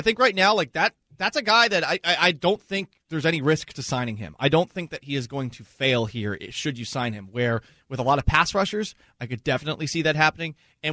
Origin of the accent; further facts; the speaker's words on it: Boston, Massachusetts, United States; There's a show that I grew up listening to in Boston